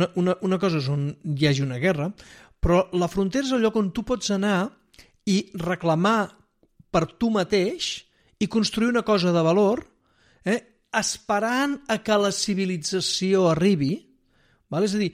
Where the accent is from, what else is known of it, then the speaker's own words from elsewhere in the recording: Olot, Catalonia, Spain; jo el que recordo quan era petit a Olot, sempre estava en oblí plovia